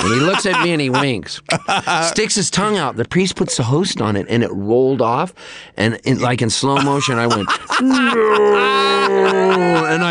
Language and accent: English; Pasadena, California, United States; also born or lived in Canada; Well, we moved from Canada when I was a kid to Pasadena.